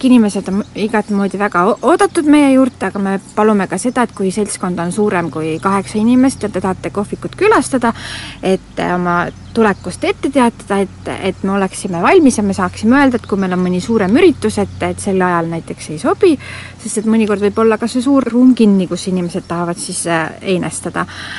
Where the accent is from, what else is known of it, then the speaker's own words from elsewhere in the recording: Nõo, Tartu County, Estonia; ma olen siis Nõost pärit siit lähedalt, siis 5 kilomeetrit